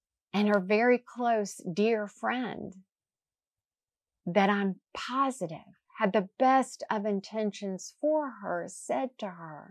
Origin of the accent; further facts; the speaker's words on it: Raleigh, North Carolina, United States; Anne Graham Lotz, who lives in my hometown. I'm just saying, I think Raleigh, North Carolina has a special anointing over it